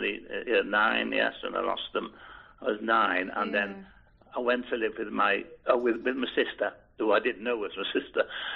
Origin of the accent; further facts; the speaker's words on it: Liverpool, North West England, United Kingdom; born there; I was born in Edge Hill, Liverpool.